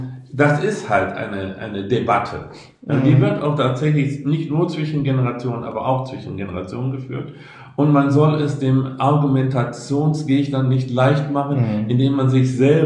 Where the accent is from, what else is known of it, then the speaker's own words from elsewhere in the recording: Rhineland, Germany; ich bin ja ein Rheinländer, du ja auch, nicht?